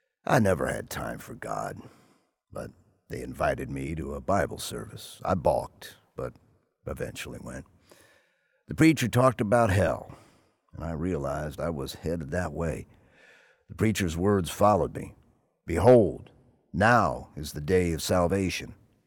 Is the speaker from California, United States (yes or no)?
no; Pennsylvania, United States; I grew up in Pennsylvania steel country, and at age 15 started drinking and running with some hooligans.